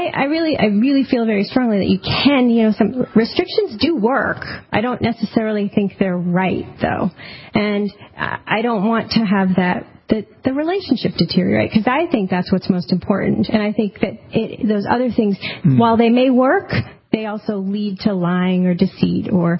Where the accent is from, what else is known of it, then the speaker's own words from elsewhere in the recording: New Hampshire, United States; also born or lived in Los Angeles; I grew up in New Hampshire here in the Seacoast, which is a very liberal area, progressive liberal, and that was my philosophy. And then I moved out to Los Angeles